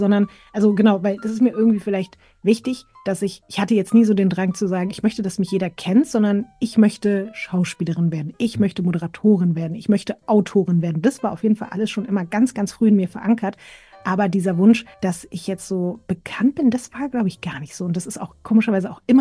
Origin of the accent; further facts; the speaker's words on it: Berlin, Germany; Oh, meine Kindheit in Prenzlauer Berg